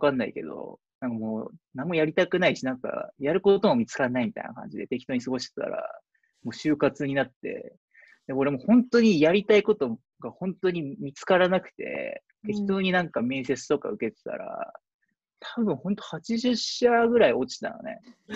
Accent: Sendai, Miyagi, Japan; 僕、宮城県仙台市出身なんですけど

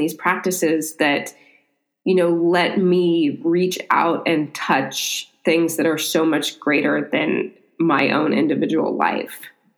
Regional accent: Midwest, United States; I'm 41. I grew up in the Midwest.

